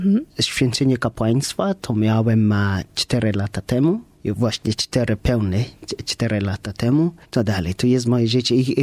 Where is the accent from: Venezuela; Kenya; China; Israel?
Kenya; Samburu County; born there; Polish is a second language; Od dziecka byłem w terenie misjonarzy. To znaczy, że urodziłem się w miejscu, gdzie jest nazwanej Samburu.